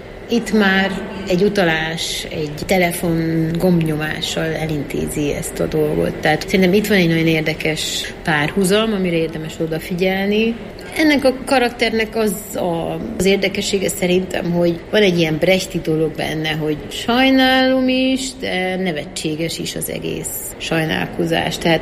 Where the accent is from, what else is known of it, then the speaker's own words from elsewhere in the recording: Transylvania, Romania; Tehát ugye erdélyi magyarként nagyon okos dolog jól megtanulni románul, mert az az otthonmaradásnak az egyik kulcsa.